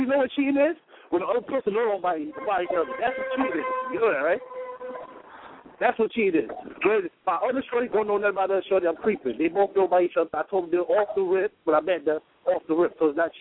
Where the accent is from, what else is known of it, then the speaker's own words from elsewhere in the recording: Brooklyn, New York, United States; And I'm from Brooklyn, you did.